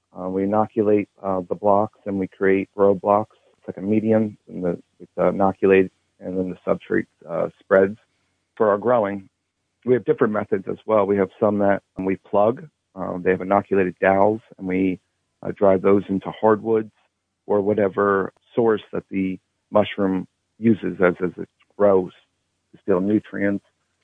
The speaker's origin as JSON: {"language": "English", "town": "Montague", "region": "New Jersey", "country": "United States", "tie": "born or raised there", "said": "I grew up in Montague, New Jersey, and spent a lot of times outdoors exploring and learning about plants and mushrooms and trees."}